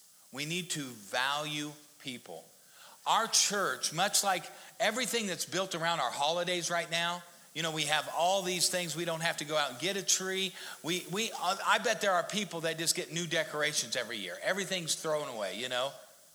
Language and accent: English; Missouri, United States; we're from Missouri, but we have friends that live in South Dakota.